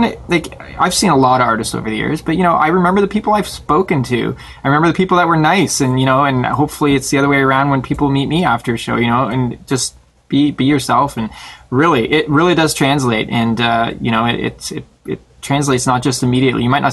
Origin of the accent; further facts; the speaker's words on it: Toronto, Ontario, Canada; We're just from Toronto area, so it's not a big deal to go to Buffalo